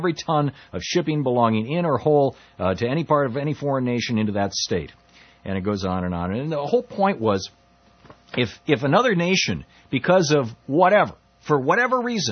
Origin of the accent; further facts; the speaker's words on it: Michigan, United States; I use guys in the gender-neutral way that, I'm from Michigan. It's a, hey, you guys.